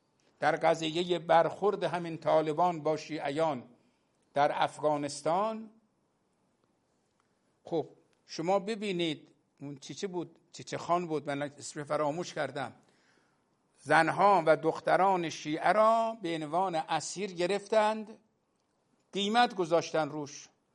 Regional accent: Iran; نه به عنوان شیعه، نه به عنوان یک فرد پایبند به نظام، به عنوان یک ایرانی من دارم عرض میکنم

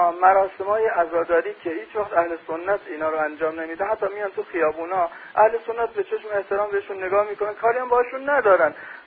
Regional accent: Sanandaj, Kurdistan, Iran; الان من خودم بچه سنندج هستم خب؟

